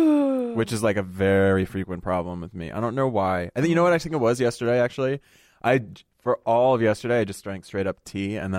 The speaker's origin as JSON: {"language": "English", "country": "United States", "tie": "born or raised there", "said": "I come from a very, very Italian family, but, you know, we grew up in the United States"}